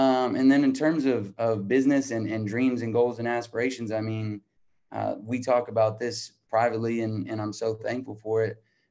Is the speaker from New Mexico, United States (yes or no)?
yes; Albuquerque, New Mexico, United States; I'm from Albuquerque, New Mexico.